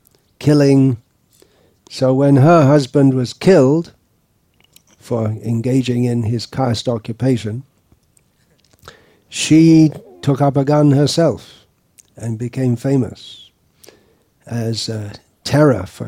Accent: Detroit, Michigan, United States; well, we're from Detroit, that thing, kind of things. We grew up with that.

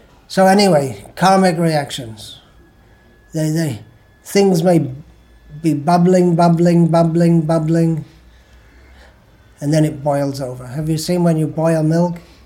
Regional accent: England, United Kingdom; when I was growing up in England

